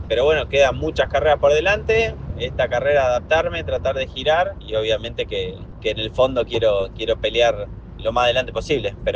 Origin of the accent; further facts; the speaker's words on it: Córdoba, Argentina; una carrera que uno como cordobés la espera hace bastante, hace más de 11 años que el TC no va a Córdoba